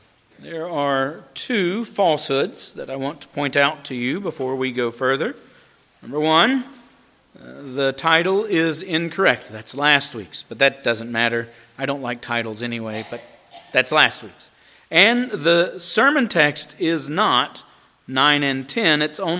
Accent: Marshville, North Carolina, United States; I grew up in Marshville. It's exactly like it sounds. I don't even think they've reached 5,000 people yet.

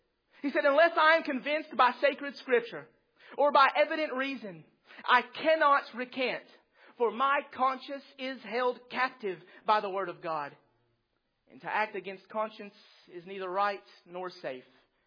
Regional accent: the South, United States; I'm from the South, I say Renaissance.

